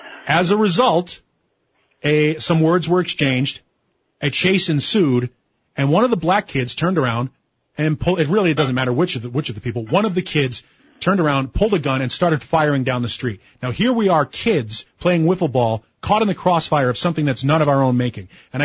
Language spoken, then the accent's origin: English; Boston, Massachusetts, United States; also born or lived in Dorchester; I grew up in a very, very violent neighborhood in an area called South Boston, Massachusetts, which is not a fun